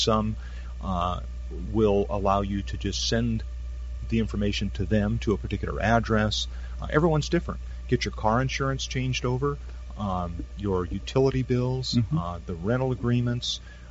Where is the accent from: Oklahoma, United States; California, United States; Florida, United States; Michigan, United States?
California, United States; born there; And thankfully, I was born in California.